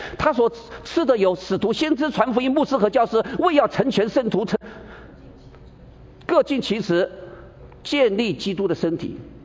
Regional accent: China; 因为我们中国人就被这样教导，这些观念从小就变成了是所谓的营垒。

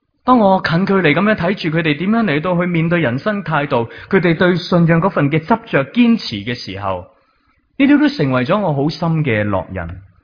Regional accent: China; 我哋中国人呢都好少咁样同我哋身边嘅人讲

